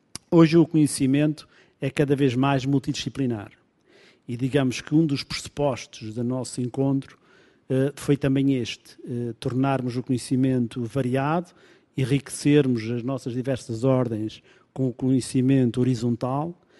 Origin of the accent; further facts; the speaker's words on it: Azores, Portugal; nas quais nós nos incluímos enquanto açorianos